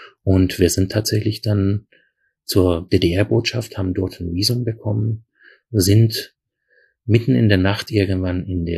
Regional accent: Iran; moved away; Mittlerweile waren aber auch alle unsere Sachen im Iran beschlagnahmt, unser Haus, unsere Autos, unser Garten. Wir waren eine sehr wohlhabende Familie

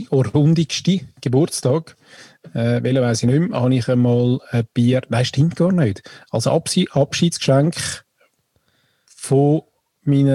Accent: Austria; ich bin Österreicher.

